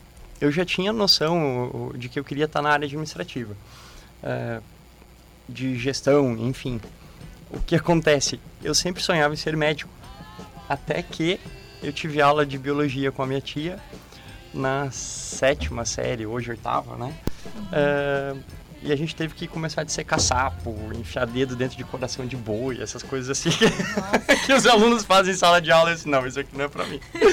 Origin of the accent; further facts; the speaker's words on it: Porto Alegre, Rio Grande do Sul, Brazil; born there; Eu nasci em Porto Alegre. A família do meu pai é de Paverama, aqui perto, 30 quilômetros, e da minha mãe de Pelotas.